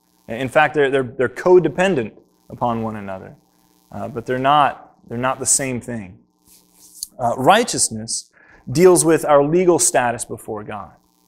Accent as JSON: {"language": "English", "country": "United States", "said": "I am an American. That doesn't necessarily make me a patriotic American, though I am. Go USA, right?"}